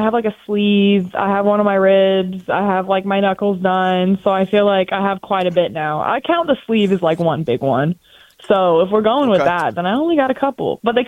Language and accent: English; Mississippi, United States; also born or lived in San Diego, United States; I'm from the South. I'm from Mississippi.